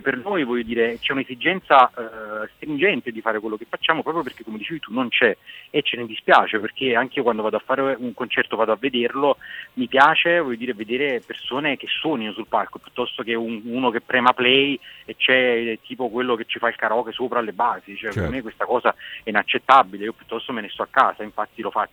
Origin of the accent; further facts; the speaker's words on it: Torre del Greco, Campania, Italy; Io invece sono di Torre del Greco, che è una città alle pendici del Vesuvio, sì, a una decina di chilometri da Napoli. E sono nato qui e vivo qui da sempre praticamente.